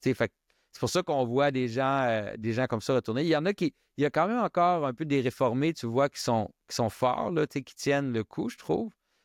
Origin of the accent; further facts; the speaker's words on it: United States; dans les églises que j'ai grandi aux États-Unis, dans les églises baptistes